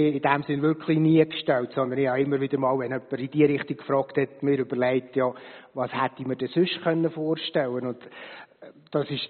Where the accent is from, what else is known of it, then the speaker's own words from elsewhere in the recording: Rüthen, Solothurn, Switzerland; Genau, aufgewachsen bin ich in Rüthen, das ist in der Nähe von Solothurn. Mit vier Geschwistern auf einem kleinen Bauernhof